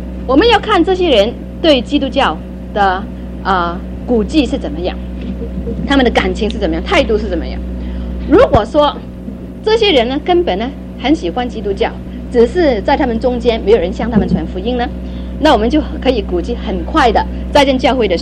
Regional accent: Hong Kong; also born or lived in Canada; 那个时候我们都是在香港是念英文学校

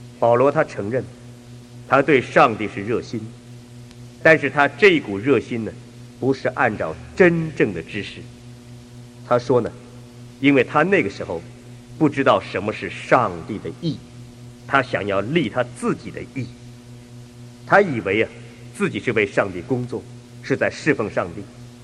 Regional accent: China; 这也和我们中国人传统思想是很像的

